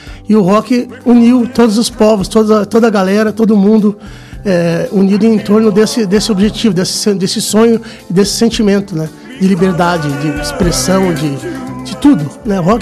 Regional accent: Paraná, Brazil; Eu nasci, cresci ali no Juvevê, né?

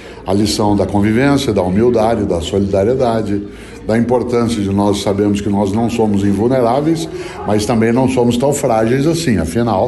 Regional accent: Londrina, Paraná, Brazil; eu que sou paranaense, pé vermelho de Londrina

